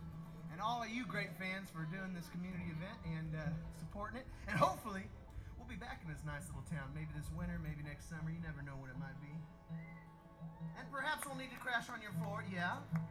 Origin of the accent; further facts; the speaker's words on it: Springfield, Missouri, United States; from Springfield, Missouri.